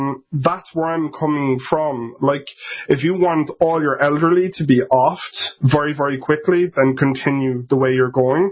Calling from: Ireland; If you can't tell by my accent, I'm actually in Ireland.

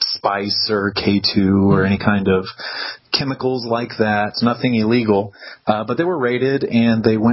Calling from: Oklahoma City, Oklahoma, United States; Yeah, hey guys, I'm calling from Oklahoma City.

